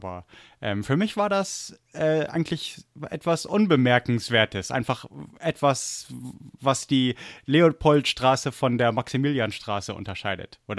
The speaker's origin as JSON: {"language": "German", "town": "Munich", "region": "Bavaria", "country": "Germany", "tie": "born or raised there", "said": "Das ist eine interessante Frage, denn ich bin in München aufgewachsen."}